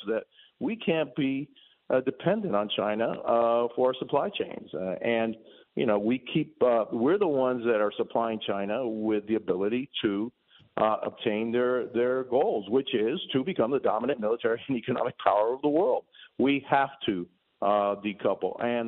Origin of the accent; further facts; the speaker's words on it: Cuba; English is a second language; now in United States; I came from Cuba. I've already seen my freedom in my home country disappear.